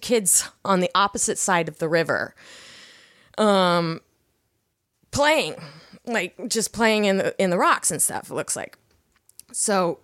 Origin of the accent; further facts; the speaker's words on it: Seattle, Washington, United States; We were just playing. I'm from Seattle, you know.